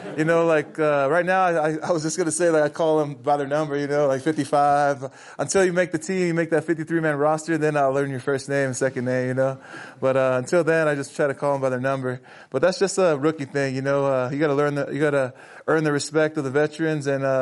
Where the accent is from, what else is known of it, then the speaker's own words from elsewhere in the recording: American Samoa; now in United States; Like I'm Samoan. You know, I'm from American Samoa.